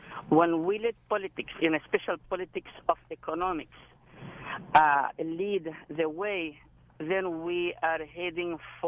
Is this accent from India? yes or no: no; Palestine; now in United States; I am a 50-year-old immigrant. I am originally from Palestine. And I have been here in the U.S. for over 23 years now.